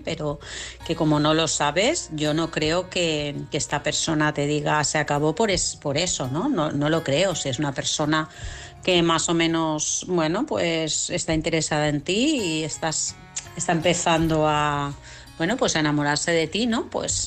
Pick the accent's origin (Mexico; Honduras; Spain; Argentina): Spain; Vilassar, Catalonia; de Vilassar.